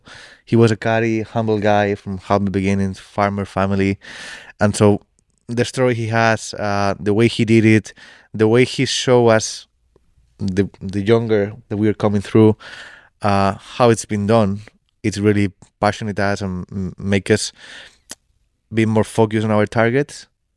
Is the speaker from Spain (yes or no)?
yes; Spain; We're a pretty small country. Golf is not very big sport.